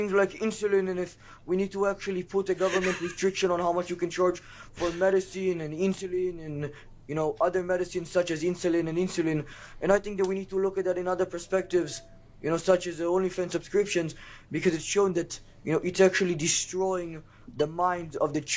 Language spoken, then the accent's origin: English; California, United States; I'm definitely from California.